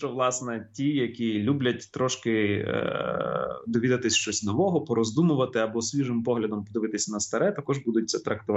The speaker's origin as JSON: {"language": "Ukrainian", "town": "Kharkiv", "region": "Kharkiv Oblast", "country": "Ukraine", "tie": "born or raised there", "said": "але от в Харкові, звідки я родом"}